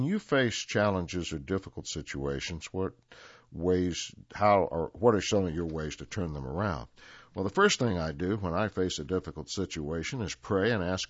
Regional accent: United States; growing up in the Smokies was all about family and friends who feel like family.

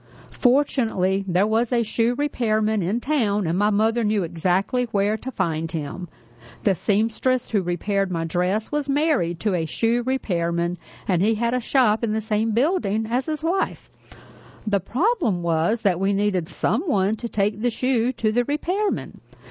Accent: Colwich, Kansas, United States; I grew up in Colwich, Kansas, a small town of about 1,000 people just outside of Wichita.

